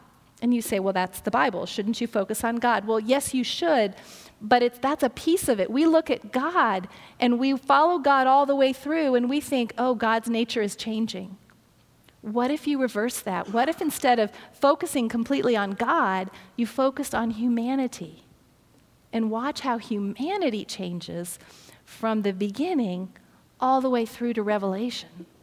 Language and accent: English; Ohio, United States; also born or lived in Alabama; So I grew up in Ohio. I went to school in Ohio, went to high school in Ohio. I started college in Ohio, and then I transferred to Birmingham, Alabama.